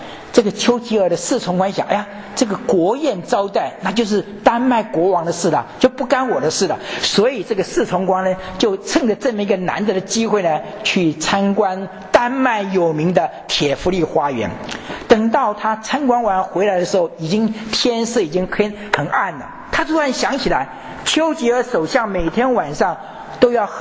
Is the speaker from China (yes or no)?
no; Taiwan; 我从台湾来